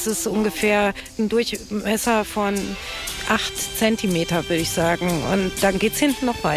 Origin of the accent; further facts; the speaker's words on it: Kiel, Schleswig-Holstein, Germany; ich komme aus Kiel und ich werde jetzt etwas hierüber erzählen.